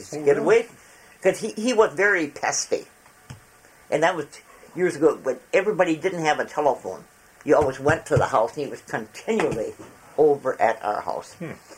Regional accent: Wabino, Wisconsin, United States; born there; I was born in Wabino, Wisconsin, 3/13/31, at 1 o'clock

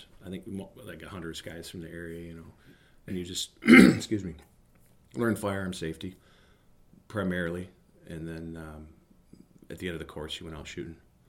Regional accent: Lewisburg, Wisconsin, United States; also born or lived in Dubuque, Iowa; Born in Dubuque, Iowa, and we lived a couple different places around there, but I grew up in Lewisburg, Wisconsin, and so went to school in Hazel Green, Southwestern, and graduated from there.

